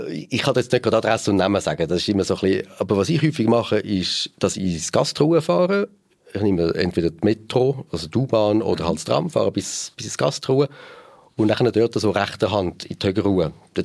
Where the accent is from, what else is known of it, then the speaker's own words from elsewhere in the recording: Zurich, Switzerland; aus Zürich raus, wo ich aufgewachsen bin, wo ich daheim bin.